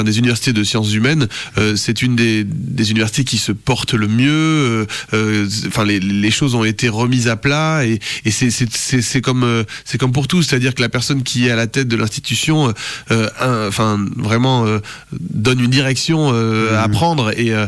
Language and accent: French; Bordeaux, Nouvelle-Aquitaine, France; moved away as an adult; now in Lyon, France; Je suis originaire de Bordeaux, et c'est vrai qu'il y a énormément de similitudes aussi.